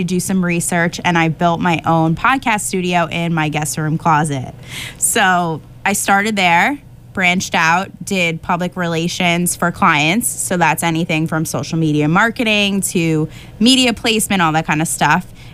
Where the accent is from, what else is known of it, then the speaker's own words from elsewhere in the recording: New York, United States; moved away; when I relocated, I didn't have any media contacts to anywhere, honestly, because I was from New York.